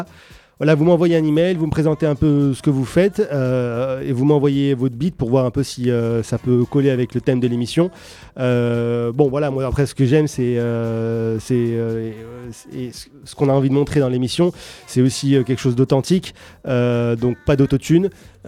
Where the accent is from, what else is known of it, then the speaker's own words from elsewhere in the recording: Lyon, Auvergne-Rhône-Alpes, France; Moi j'ai grandi à Lyon